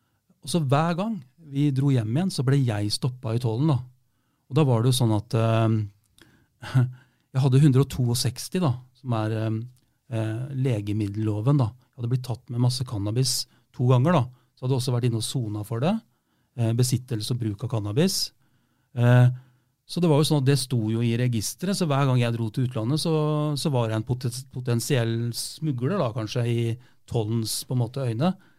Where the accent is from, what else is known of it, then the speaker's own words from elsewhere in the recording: Rjukan, Telemark, Norway; det var at jeg er jo fra Rjukan, men det var ingen som visste at jeg var fra Rjukan